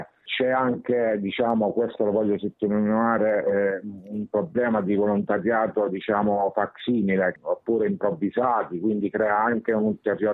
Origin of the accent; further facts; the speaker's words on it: Abruzzo, Italy; now in Rome, Italy; Io sono abruzzese, però vivo a Roma da 10 anni.